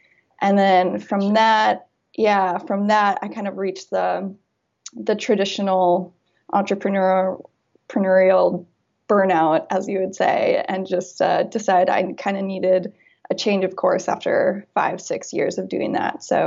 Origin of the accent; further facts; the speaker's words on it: Minnesota, United States; So I'm originally from Minnesota, went to University of Minnesota and graduated with a major in strategic communications public relations.